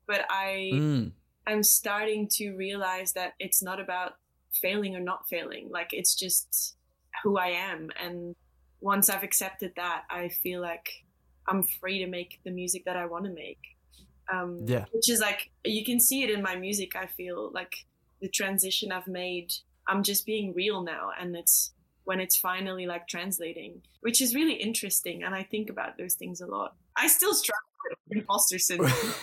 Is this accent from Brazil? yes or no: no; Belgium; now in Australia; Well, I guess I'm from Belgium. Well, not I guess. I am from Belgium.